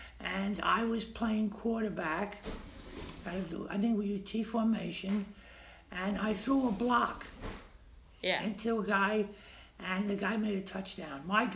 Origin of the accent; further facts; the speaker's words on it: Brooklyn, New York, United States; also born or lived in Rockland County / Buffalo; now in Martha's Vineyard, United States; I grew up in Brooklyn, lived in Rockland County for 12 years, and then Buffalo for 30 years, and in 1998, I moved to Martha's Vineyard.